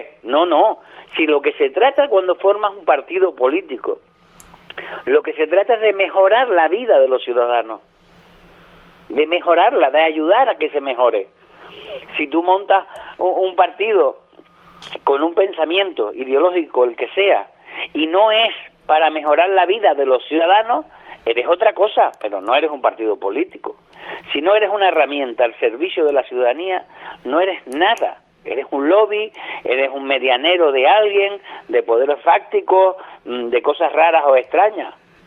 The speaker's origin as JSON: {"language": "Spanish", "region": "Canary Islands", "country": "Spain"}